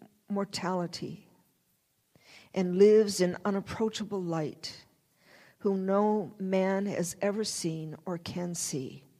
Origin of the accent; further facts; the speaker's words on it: Michigan, United States; I was born and raised in Michigan, and I know sometimes in the heart of the winter when we would have rain, then snow